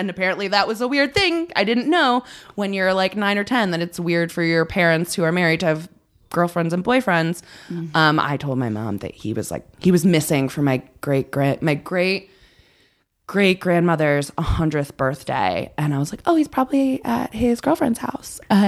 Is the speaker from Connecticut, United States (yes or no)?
yes; New Haven, Connecticut, United States; also born or lived in Branford, Connecticut; Very, very Connecticut. I grew up in New Haven, and then I spent most of my time in New Haven because I moved in with my grandparents when I was around like 10 or so